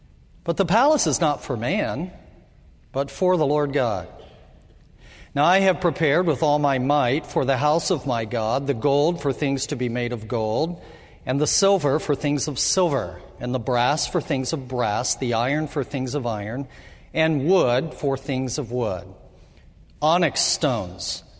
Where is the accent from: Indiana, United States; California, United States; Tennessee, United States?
Indiana, United States; Growing up in Indiana, I was about sports and I was particularly about basketball.